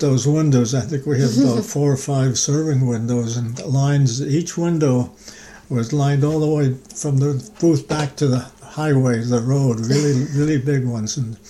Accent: Troy, New York, United States; I grew up early life on the east side of Troy, and when I was about 6 or 7 years old, we moved to the town of Brunswick, out in Spring Avenue Road, east of Troy.

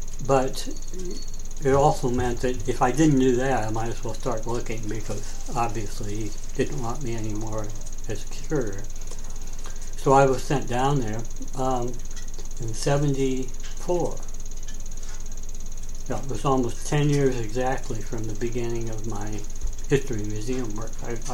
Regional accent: Iowa, United States; now in Cooperstown, United States; it was the day that a bad tornado went through my hometown in Iowa, wiped out the whole middle of the town.

